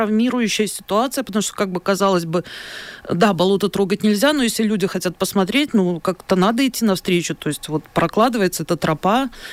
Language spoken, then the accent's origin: Russian; Belarus; Это же вот мы, белорусы, так сказать.